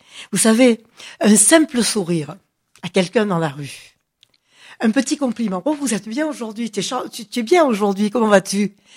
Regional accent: Marseille, Provence-Alpes-Côte d'Azur, France; Comme moi, je suis marseillaise.

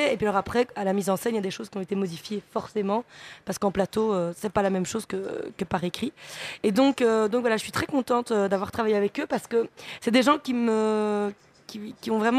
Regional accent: Liège, Wallonia, Belgium; on est c'est trois Liégeois, donc moi je suis belge d'origine liégeoise.

